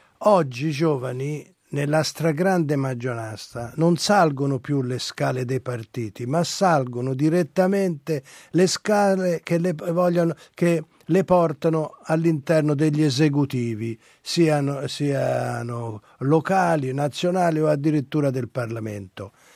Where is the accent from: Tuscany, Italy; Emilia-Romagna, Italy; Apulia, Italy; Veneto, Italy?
Tuscany, Italy; poi noi siamo toscani e quindi ci conosciamo anche